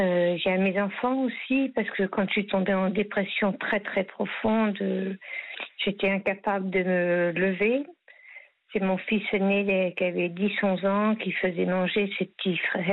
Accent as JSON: {"language": "French", "town": "Bourges", "region": "Centre-Val de Loire", "country": "France", "moved": "as an adult", "said": "Il y a bientôt 3 ans que je suis là, sinon je suis originaire de Bourges, dans le Berry."}